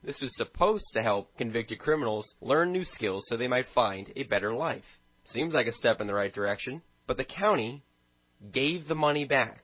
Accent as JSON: {"language": "English", "town": "Reading", "country": "United States", "tie": "born or raised there", "said": "I am 19 and was born and raised in Reading."}